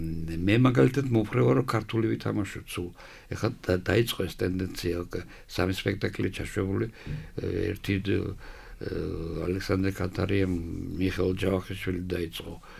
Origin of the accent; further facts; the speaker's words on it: Batumi, Adjara, Georgia; ახლა ბათუმში დაბადებული და გავიზარდე